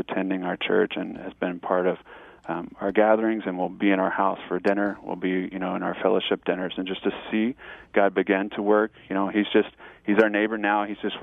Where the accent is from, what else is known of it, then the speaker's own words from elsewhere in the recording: Chicago, Illinois, United States; now in Southern California, United States; I know from my kids, I came from Chicago. And so living in Southern California, they think they're, you know, we have a small pool in our apartment and there's a park across the street.